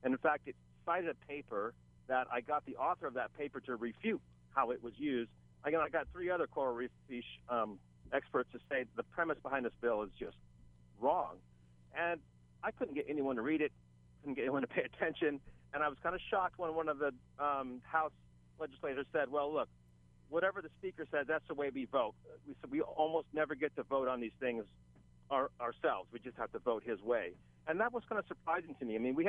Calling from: Hawaii, United States; I'm calling you from the Big Island.

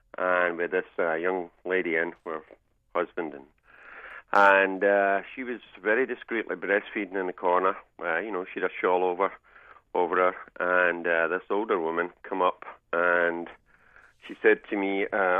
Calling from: Glasgow, Scotland, United Kingdom; moved away; I'm from Scotland originally, Glasgow, and I've been here 21 years.

